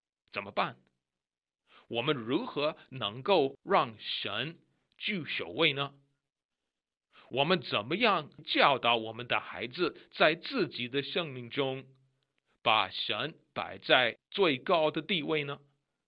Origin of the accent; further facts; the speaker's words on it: United States; Chinese is a second language; 对我一个美国人来说，中国字很好玩